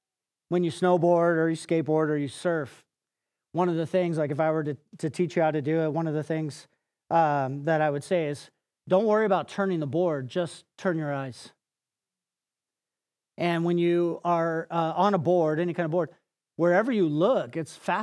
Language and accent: English; California, United States; I grew up in Southern California, surf and most board sports and snowboarding and the whole thing.